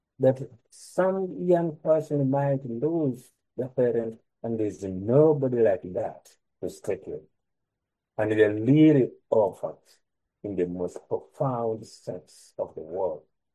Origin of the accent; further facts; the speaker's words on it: Uganda; I cannot forget that I'm from Uganda.